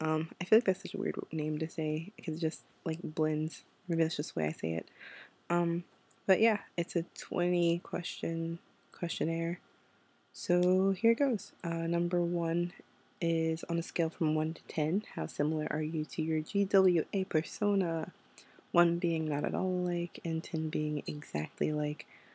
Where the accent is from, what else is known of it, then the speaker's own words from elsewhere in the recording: Germany; I'm American, but I grew up in Germany.